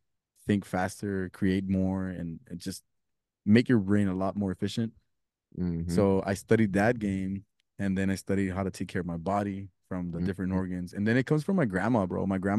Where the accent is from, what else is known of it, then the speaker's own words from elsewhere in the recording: Laredo, Texas, United States; Like I'm from Laredo. I'm a small town. Like people don't know that Laredo's part of the United States.